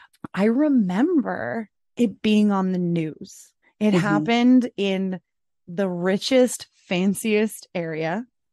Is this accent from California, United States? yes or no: yes; San Diego, California, United States; I'm from San Diego, born and raised. It was 1997. I was 16 years old in high school.